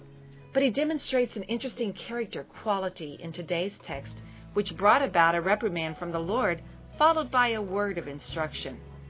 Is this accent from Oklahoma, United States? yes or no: yes; Tulsa, Oklahoma, United States; I grew up in Tulsa, Oklahoma, where the majority of students in my junior and senior high school years were either Southern Baptist or Pentecostal.